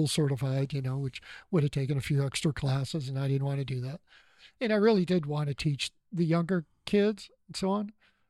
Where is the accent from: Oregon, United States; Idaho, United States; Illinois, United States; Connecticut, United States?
Oregon, United States; Beaverton; I grew up in Beaverton, Oregon, back when I was small and dinky. We lived out in the country. I rode my bike everywhere, had a blast, had two wonderful parents.